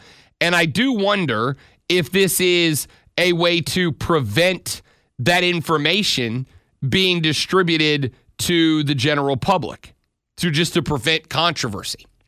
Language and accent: English; Florida, United States; My home state of Florida does not have a state income tax.